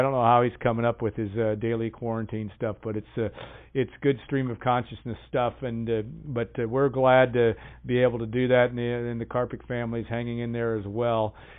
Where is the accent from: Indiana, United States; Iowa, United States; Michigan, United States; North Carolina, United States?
Indiana, United States; West Lafayette; But this week's is going to be growing up in West Lafayette, of which we both did.